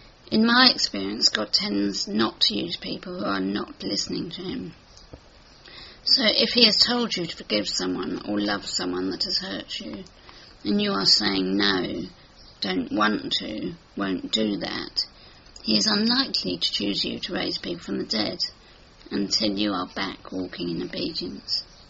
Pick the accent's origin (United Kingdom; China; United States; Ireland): United Kingdom; England; But being English, I could be the winner of MasterChef, and I would have to reply, well, I'm not a bad cook, or something similar.